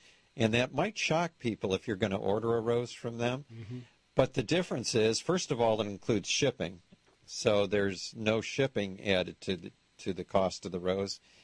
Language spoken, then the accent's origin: English; Michigan, United States; I remember growing up in Michigan, and every spring we'd have to cover the roses in the winter